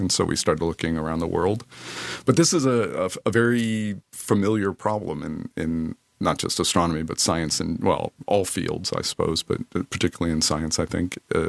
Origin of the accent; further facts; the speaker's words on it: Kentucky, United States; So I grew up in the U.S., not surprisingly. That's not going to be a surprise. In particular, I grew up in the southern part of the U.S. in Kentucky.